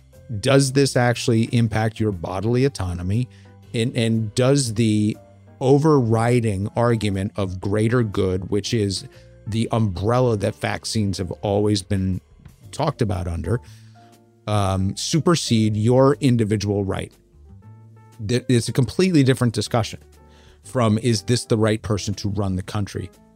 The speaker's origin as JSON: {"language": "English", "region": "New York", "country": "United States", "said": "I want, as a New Yorker, to give him as much support as possible"}